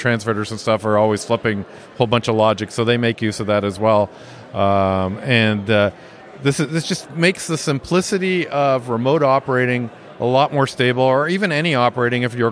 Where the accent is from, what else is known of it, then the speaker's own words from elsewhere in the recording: Canada; So for my remote station in north of Toronto, because I'm a Canadian